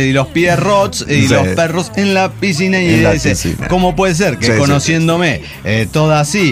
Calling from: Reynosa, Tamaulipas, Mexico; Como ya saben, soy de Reynosa, Tamaulipas.

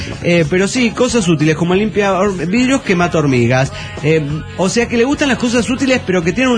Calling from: Lima, Peru; de Lima, Perú.

